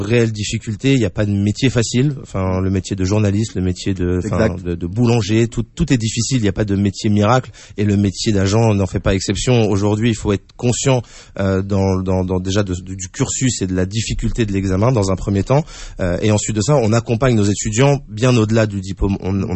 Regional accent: Maisons-Alfort, Île-de-France, France; also born or lived in Saint-Denis; j'ai grandi non loin d'ici, à Maison Alfort, donc très proche de Créteil, Maison Alfort. Je suis né à Saint-Denis, donc un environnement propice au sport

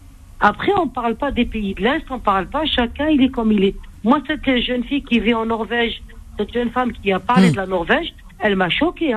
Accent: Algeria; On est des Algériens, point.

